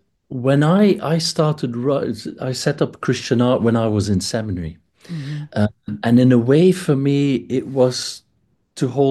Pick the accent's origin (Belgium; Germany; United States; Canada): Belgium; moved away as an adult; now in London, United Kingdom; So I grew up in Belgium. And when I was 23, I wanted to work for one of the big London auction houses. So in 1995, I moved to London